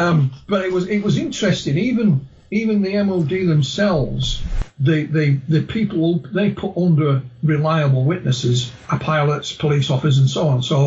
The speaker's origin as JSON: {"language": "English", "town": "East Ardsley", "region": "Yorkshire and the Humber", "country": "United Kingdom", "tie": "born there", "also_born_or_lived": "Tingley", "said": "I was born in East Ardsley, just outside of Wakefield."}